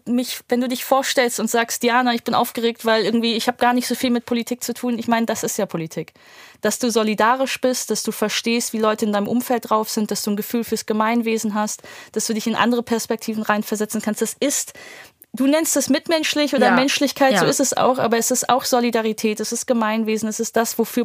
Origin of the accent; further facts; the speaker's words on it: Wuppertal, North Rhine-Westphalia, Germany; dass ich ja aus einem migrantischen Haushalt komme. Also einen polnischen Vater, philippinische Mutter. Ich bin aufgewachsen, geboren und aufgewachsen in Wuppertal in Nordrhein-Westfalen. Also in so einer Industriestadt, wo früher viel Aufbruch war, dann viel Abgesang, jetzt irgendwie viel Arbeitslosigkeit